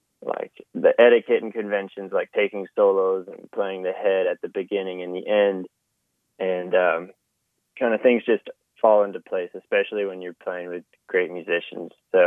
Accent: Asheville, North Carolina, United States; I think it was pretty crucial just to be around such great music.

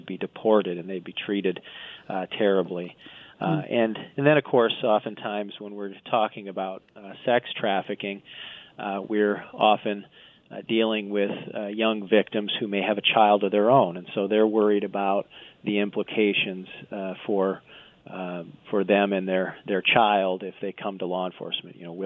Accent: South Dakota, United States; I grew up in South Dakota

